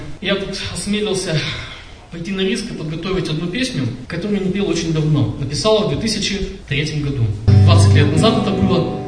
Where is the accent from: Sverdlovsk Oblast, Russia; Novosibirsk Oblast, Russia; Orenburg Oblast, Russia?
Sverdlovsk Oblast, Russia; Yekaterinburg; now in Polevskoy, Russia; живу в теплом, южном, солнечном городе Полевском. И специально сюда приехал. Раньше я здесь жил в Екатеринбурге, я екатеринбуржец. Но сейчас живу там.